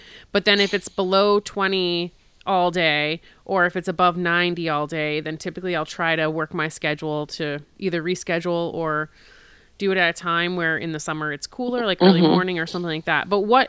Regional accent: Massachusetts, United States; And I'm from Massachusetts, so we have all four seasons, and it doesn't get usually unbearably hot.

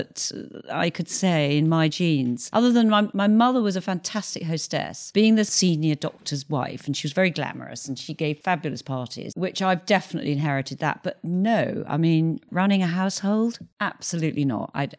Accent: Mayfield, South East England, United Kingdom; and we were brought up in a beautiful village called Mayfield, absolutely idyllic, classic Sussex village.

